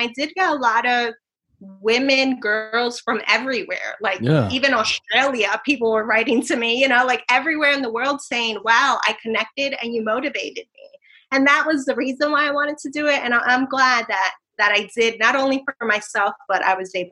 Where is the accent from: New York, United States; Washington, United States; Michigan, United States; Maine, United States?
New York, United States; Because now, like, you know, I'm from New York, but now I live in Pennsylvania.